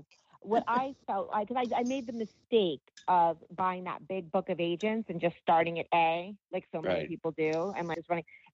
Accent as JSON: {"language": "English", "region": "East Coast", "country": "United States", "said": "I already speak fast because I'm from the East Coast."}